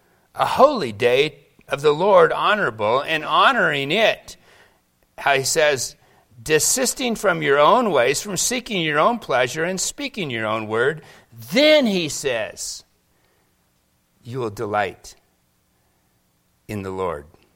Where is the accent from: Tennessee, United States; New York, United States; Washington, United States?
Washington, United States; Seattle; also born or lived in Miami / Los Angeles; now in Colorado, United States; Well, I grew up with that in Seattle. So then we go to Miami.